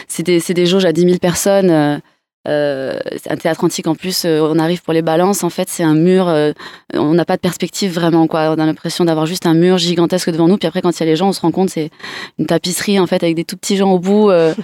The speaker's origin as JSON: {"language": "French", "town": "Perpignan", "region": "Occitanie", "country": "France", "said": "moi je viens de Perpignan, mais je suis aussi sur Montpellier, je suis Montpellier-Rennes aussi"}